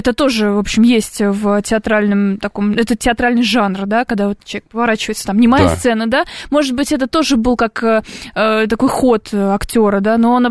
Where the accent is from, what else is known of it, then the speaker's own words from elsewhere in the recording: Saint Petersburg, Russia; А мы, петербуржцы, придали лоску этому городу.